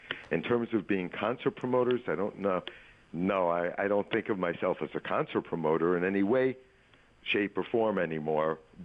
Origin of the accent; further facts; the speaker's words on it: New York, United States; now in Los Angeles, United States; Well, I live in Los Angeles. I work in Los Angeles. I grew up in New York.